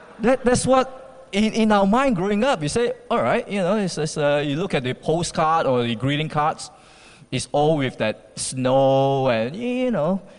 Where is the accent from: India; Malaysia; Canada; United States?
Malaysia; When we were growing up in Malaysia, we just loved a lot of things about it